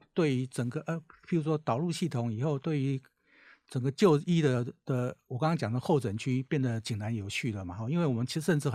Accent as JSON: {"language": "Chinese", "country": "Taiwan", "said": "我们说哎，是台湾、哦、但是他们一听到台湾的时候"}